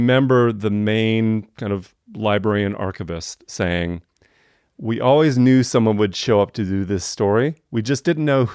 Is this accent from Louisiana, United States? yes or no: no; Wisconsin, United States; So, I was a white kid growing up in Wisconsin. I was probably 11, 12 years old at the time that all this happened in Atlanta.